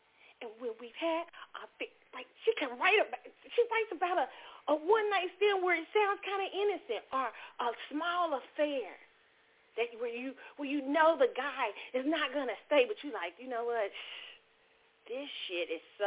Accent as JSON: {"language": "English", "region": "Midwest", "country": "United States", "said": "I'm probably more country than … okay? I'm from the Midwest, okay? And I got family all down in the country where it's a real country."}